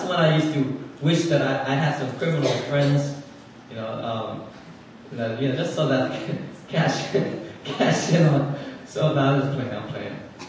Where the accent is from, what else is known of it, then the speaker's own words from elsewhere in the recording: Philadelphia, Pennsylvania, United States; Funny thing is, this church that she asked me to pray for used to be the church that I grew up in Philadelphia. When I was in like third grade to sixth grade, this is the church I grew up in.